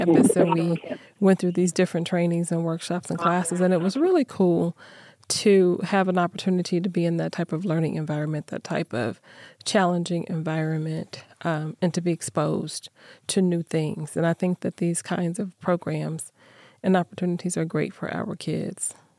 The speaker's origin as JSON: {"language": "English", "region": "Arizona", "country": "United States", "tie": "born or raised there", "said": "I grew up in Arizona"}